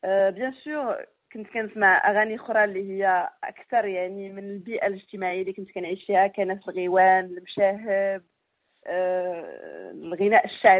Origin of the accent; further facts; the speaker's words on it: Casablanca, Casablanca-Settat, Morocco; moved away as an adult; أنا زديت في مدينة الدار البيضاء وترعرعت فيها في المغرب يعني لغاية 18 سنة،